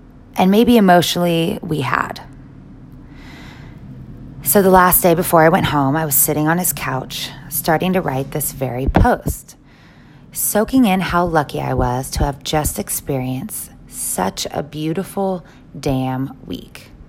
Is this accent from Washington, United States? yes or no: yes; Seattle, Washington, United States; Hey, I am from Seattle. It's not that lame.